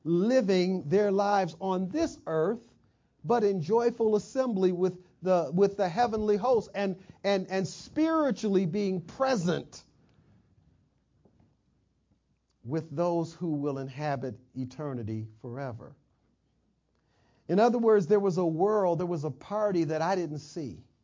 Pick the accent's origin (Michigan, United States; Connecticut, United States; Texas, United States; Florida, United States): Michigan, United States; when I was growing up in Michigan, when I went off to school and I'm partying at Michigan State